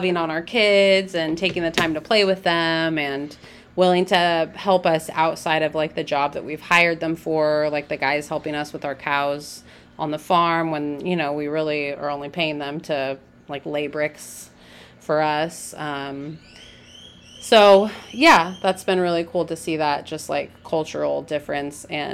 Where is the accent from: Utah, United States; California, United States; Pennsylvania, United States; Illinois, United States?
California, United States; Turlock; growing up in Turlock, it used to be a lot smaller and, you know, we knew everyone on our street.